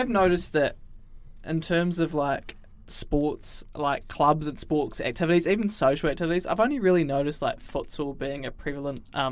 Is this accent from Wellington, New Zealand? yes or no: yes; Lower Hutt, Wellington, New Zealand; because I come from Lower Hutt as well